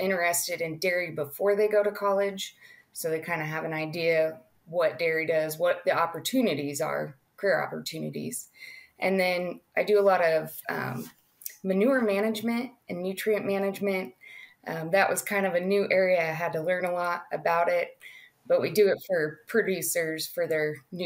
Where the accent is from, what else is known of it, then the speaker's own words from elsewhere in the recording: Boise, Idaho, United States; now in Texas, United States; No, I'm native to Idaho. I grew up in Boise, Idaho.